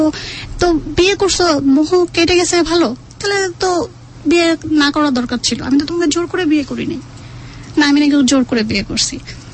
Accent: Dhaka, Dhaka Division, Bangladesh; আমি তো ঢাকাতে আসলে বড় হয়েছি

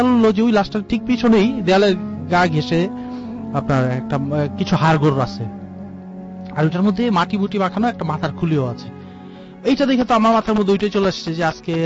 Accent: Dhaka, Dhaka Division, Bangladesh; আমি জুরাইন এলাকাতে বড় হয়েছি, আমি পুরনো ঢাকাতেই আর কি বড় হওয়া

